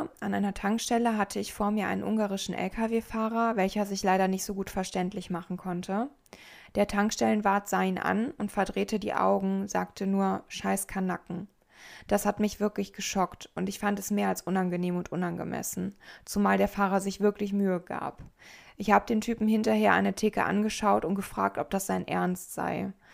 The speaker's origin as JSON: {"language": "German", "region": "East Germany", "country": "Germany", "said": "Ja, ich komme aus Ostdeutschland."}